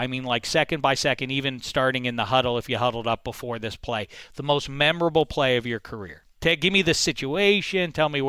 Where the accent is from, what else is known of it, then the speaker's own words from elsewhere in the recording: Pittsburgh, Pennsylvania, United States; I'm from Pittsburgh.